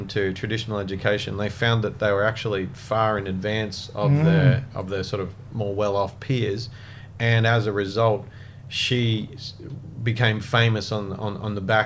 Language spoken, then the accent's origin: English; Cairns, Queensland, Australia; born there; also born or lived in China / Middle East / Papua New Guinea / Germany; Look, I was born in Cairns. I spent time in China, Middle East, PNG, Germany, a few other different places.